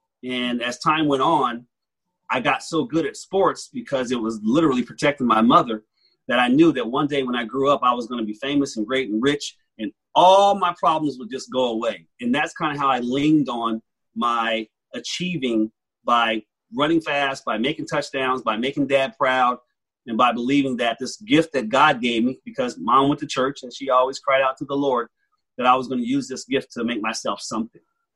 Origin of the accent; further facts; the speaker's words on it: Trenton, New Jersey, United States; I'm originally from Trenton, New Jersey. You know where that is?